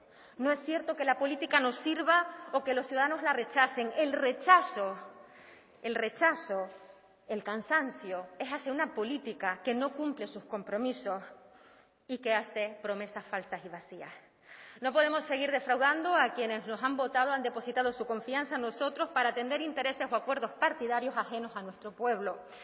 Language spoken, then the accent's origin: Spanish; Carrizal, Canary Islands, Spain; Señorías, yo tengo ya más de 40 años y crecí en una Canarias muy diferente a la actual. Crecí en una Canarias donde en mi casa, en mi pueblo de Carrizal, no teníamos agua corriente todos los días